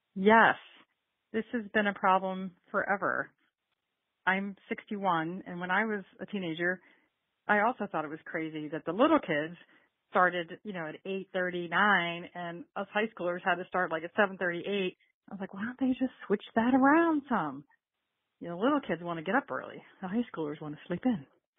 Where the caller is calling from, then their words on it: Franklin Grove, Illinois, United States; I'm calling from Franklin Grove